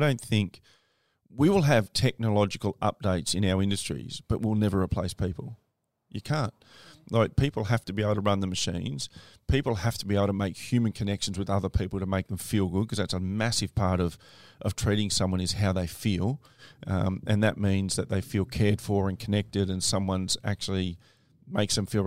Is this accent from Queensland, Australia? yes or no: yes; Queensland, Australia; as a registered nurse, at one stage, like, I couldn't work as a Queenslander, I couldn't work in New South Wales.